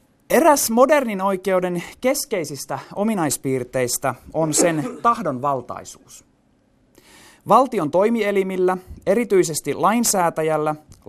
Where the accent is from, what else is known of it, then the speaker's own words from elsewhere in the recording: Varkaus, North Savo, Finland; born there; now in Joensuu, Finland; vaikka mä vaikutan tällä hetkellä Joensuussa, niin mä olen syntyisin Varkaudesta